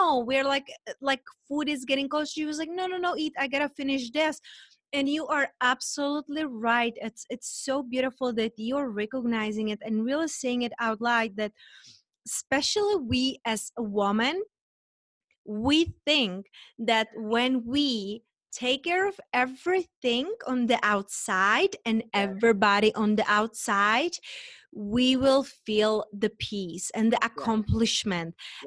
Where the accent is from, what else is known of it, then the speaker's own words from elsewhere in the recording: Czechia; I'm from Czech Republic.